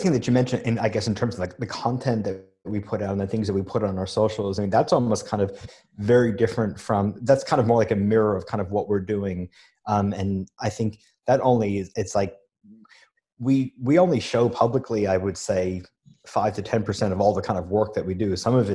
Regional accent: New York, United States; moved away as an adult; now in Melbourne, Australia; Well, yeah, I mean, I'm originally from New York. I moved to Melbourne in around, initially, I think it was in 2002, 2003, and kind of finished my education here.

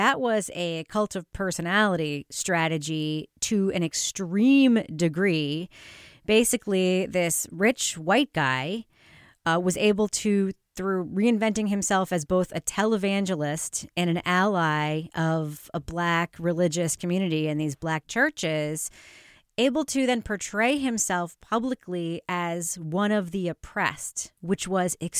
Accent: New York, United States; I grew up in New York. I was a kid when it happened.

